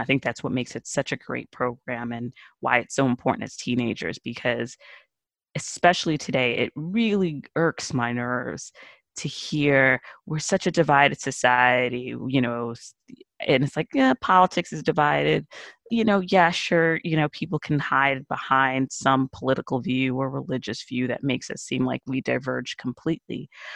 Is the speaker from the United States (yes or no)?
yes; Brooklyn, New York, United States; growing up in Brooklyn, we're exposed to all different people.